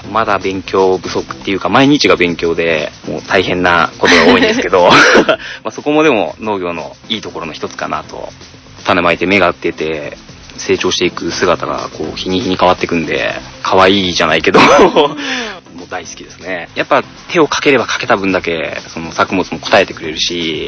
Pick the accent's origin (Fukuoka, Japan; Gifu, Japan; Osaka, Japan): Gifu, Japan; Gero; also born or lived in Tokyo; まあ、地元は下呂なんですけど、東京に一回出て、で東京から地元に帰ってくるってことになった時に